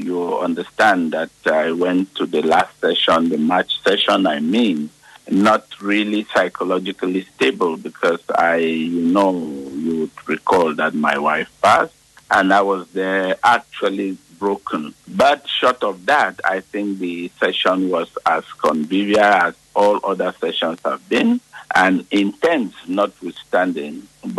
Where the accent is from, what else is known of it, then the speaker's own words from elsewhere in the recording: Cameroon; because I am from Cameroon, and you know that Cameroon is one of the few countries in the world that is bilingual.